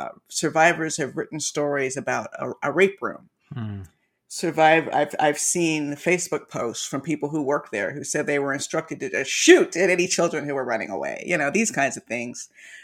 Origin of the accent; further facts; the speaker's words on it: United States; As an American, you're lucky I know anything at all about accents.